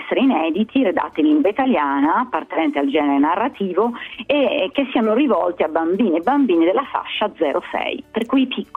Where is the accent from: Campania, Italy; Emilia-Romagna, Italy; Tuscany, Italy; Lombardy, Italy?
Tuscany, Italy; Non dimentichiamoci che noi siamo toscani